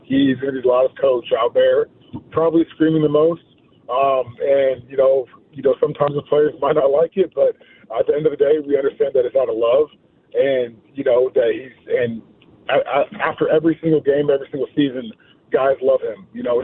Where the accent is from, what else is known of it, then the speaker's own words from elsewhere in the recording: Coppell, Texas, United States; just growing up in Coppell and then you know, having a career where I haven't played in Dallas since high school